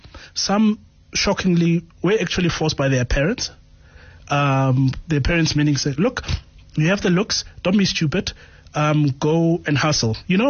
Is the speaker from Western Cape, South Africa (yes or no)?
no; Pretoria, Gauteng, South Africa; I'm from Pretoria, so Rabatore Stoko all the time, you know?